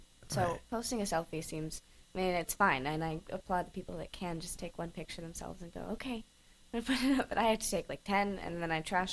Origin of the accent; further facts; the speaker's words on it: Agoura Hills, California, United States; Yeah, I'm from L.A. I'm from Little Agora, which is out